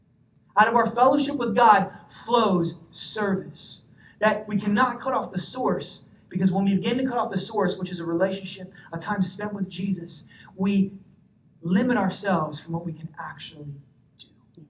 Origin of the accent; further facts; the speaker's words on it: New York City, New York, United States; Growing up in New York City, I learned that there is really no slow-paced lifestyle.